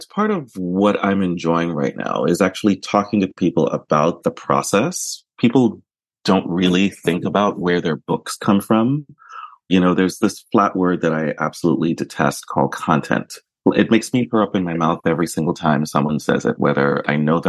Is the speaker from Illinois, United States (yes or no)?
no; New York, United States; I went to St. John's University in Queens in New York. I grew up in New York.